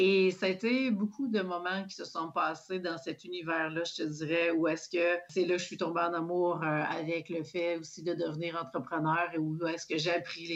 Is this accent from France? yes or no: no; Quebec, Canada; je viens d'une petite région dans le nord du Québec pour laquelle j'ai toujours habité jusqu'à, je dirais, là, 2 ans.